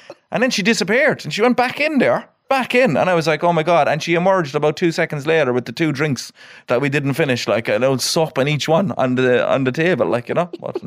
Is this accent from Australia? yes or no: no; Cork, Munster, Ireland; I'm from Cork City, from the north side, Knocknaheeny, which has that kind of reputation that I suppose your areas would have up here, like, you know.